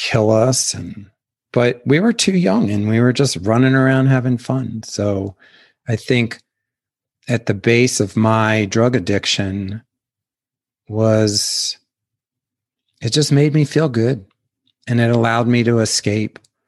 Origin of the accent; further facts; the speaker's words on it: Baltimore, Maryland, United States; And I grew up in Baltimore City and a lot of shit was flying around.